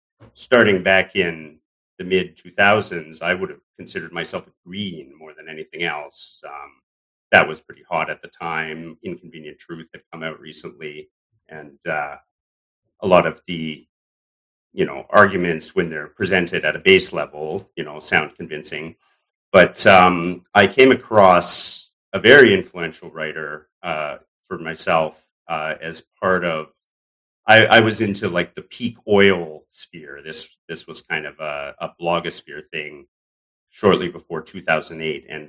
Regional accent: Canada; I'm a Canadian expat.

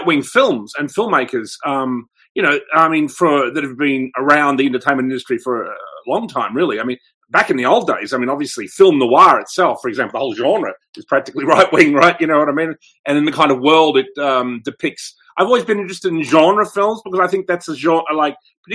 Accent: Australia; I'm an Australian filmmaker and I guess writer and independent like events promoter.

